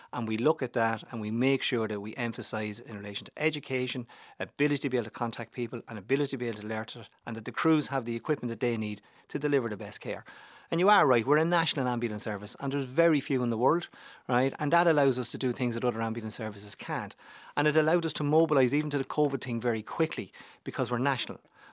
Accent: Trim, County Meath, Ireland; I'm placed in Trim, County Meath.

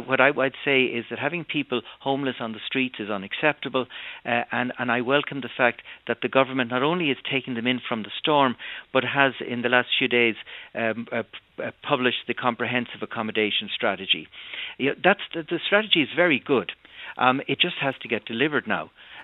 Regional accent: Ireland; I'm Irish. I was at home until a few days ago

